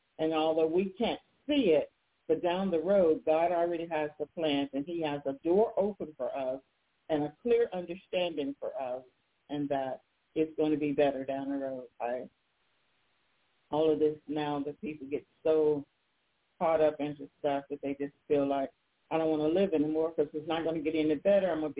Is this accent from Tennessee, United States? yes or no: yes; Columbia, Tennessee, United States; born there; I was born in Columbia, Tennessee, to the parents